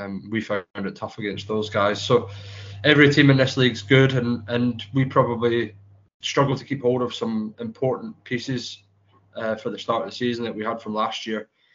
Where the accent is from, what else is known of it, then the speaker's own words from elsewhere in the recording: Scotland, United Kingdom; born there; also born or lived in Chelmsford; I was born in Scotland. I started off in Edinburgh and then went to Glasgow, but finished my junior career in Fife and then actually moved to Chelmsford. Played in Chelmsford for a few years. Lived down in Chelmsford for 6.5 years in total.